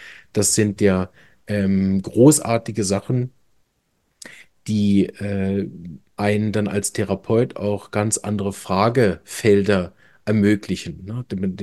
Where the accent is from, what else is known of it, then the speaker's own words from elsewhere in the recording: Berlin, Germany; Ich komme ja auch ursprünglich aus Deutschland, aus Berlin